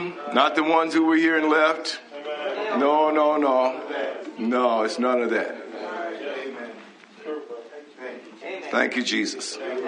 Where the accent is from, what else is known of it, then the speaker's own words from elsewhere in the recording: New Zealand; Not because I'm from New Zealand.